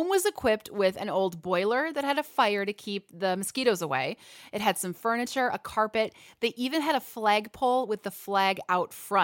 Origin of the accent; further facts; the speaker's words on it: Eau Claire, Wisconsin, United States; I am from Eau Claire, Wisconsin.